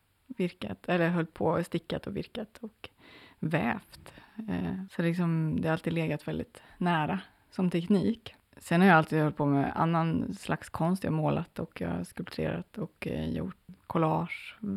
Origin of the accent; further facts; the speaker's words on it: Värmland, Sweden; Annars är jag uppvuxen i Värmland.